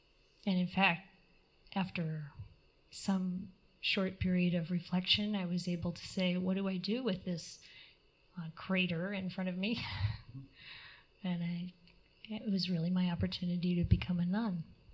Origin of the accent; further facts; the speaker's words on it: Midwest, United States; I come from the Midwest